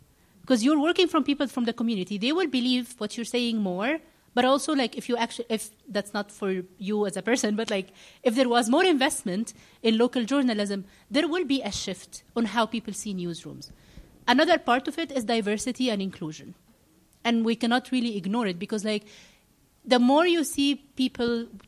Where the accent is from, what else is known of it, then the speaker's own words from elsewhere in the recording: Egypt; Someone should choose if I am from Egypt, if I want to be the one covering the Middle East, for example, or Egypt, I should choose to do that, not because I am Egyptian, but because I choose to do it.